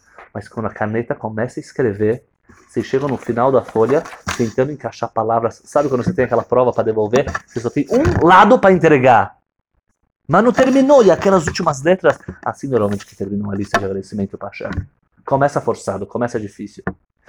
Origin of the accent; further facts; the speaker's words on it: Uruguay; Não, mas teve uma pessoa jovem no Uruguai que deixou. E eu sou do Uruguai.